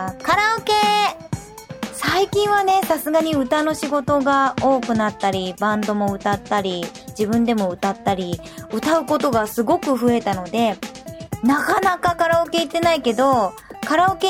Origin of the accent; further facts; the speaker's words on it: Nagano, Japan; の生まれ育った長野は信州。